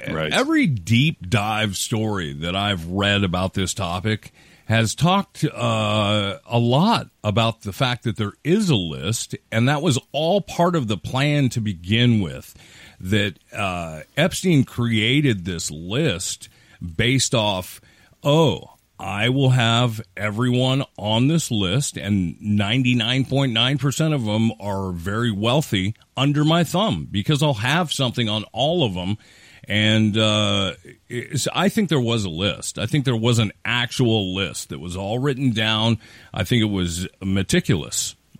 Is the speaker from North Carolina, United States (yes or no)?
no; Seattle, Washington, United States; it has to do with my hometown, and my home state, Seattle, Washington